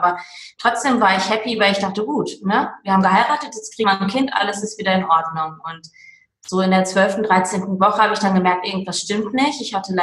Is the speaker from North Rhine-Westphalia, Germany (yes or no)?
yes; Duisburg, North Rhine-Westphalia, Germany; born there; now in Willich, Germany; bin 38 Jahre jung und komme aus dem schönen Willich am Niederrhein, gebürtig aber aus dem Ruhrport Duisburg. Hört man vielleicht manchmal auch noch ein bisschen.